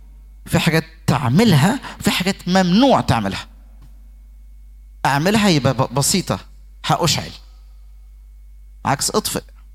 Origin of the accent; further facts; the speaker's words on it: Egypt; في لغة عالمية ناس بتستخدمها عندنا في مصر